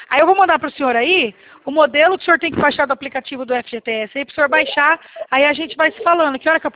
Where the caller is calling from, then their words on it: Presidente Prudente, São Paulo, Brazil; nós somos do estado de São Paulo. Presidente Prudente